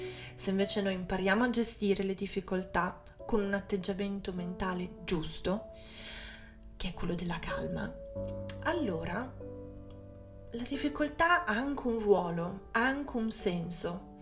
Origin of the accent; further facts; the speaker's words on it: Genoa, Liguria, Italy; born there; Io sono nata a Genova e il mare in tempesta l'ho visto parecchie volte